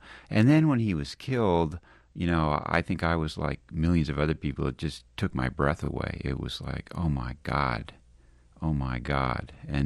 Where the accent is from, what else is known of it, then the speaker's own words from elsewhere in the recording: Oregon, United States; I grew up in Oregon, which is a Pac-10 school, Oregon State University.